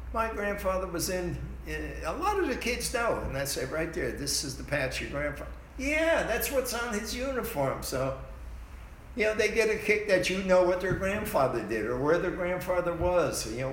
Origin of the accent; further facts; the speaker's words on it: Connecticut, United States; now in Tennessee, United States; what the hell do I know about Tennessee? I'm from Connecticut.